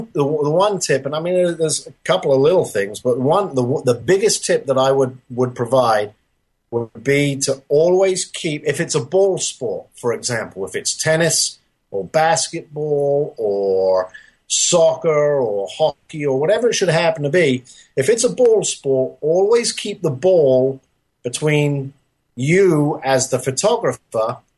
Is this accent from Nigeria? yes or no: no; United Kingdom; Well, you know, being British